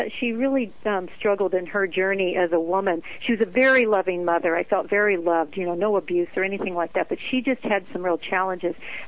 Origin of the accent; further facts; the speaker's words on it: Ashland, Oregon, United States; the first day spa here in Ashland, Oregon, in my hometown.